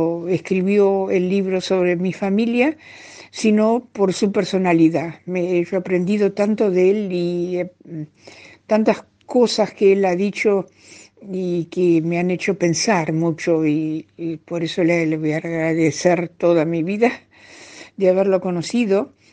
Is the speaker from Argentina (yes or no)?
yes; Argentina; Yo soy argentina